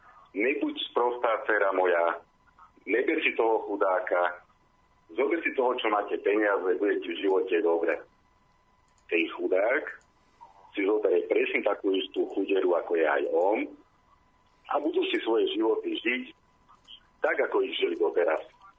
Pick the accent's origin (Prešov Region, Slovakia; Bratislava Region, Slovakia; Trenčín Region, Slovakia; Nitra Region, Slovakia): Bratislava Region, Slovakia; Bratislava; Ja som takisto z Bratislavy a nie som žiadny milionár.